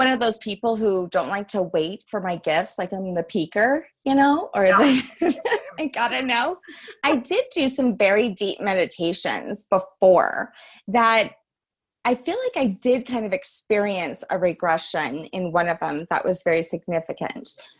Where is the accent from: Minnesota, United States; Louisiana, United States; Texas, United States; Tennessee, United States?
Louisiana, United States; New Orleans; because I am from New Orleans, Louisiana.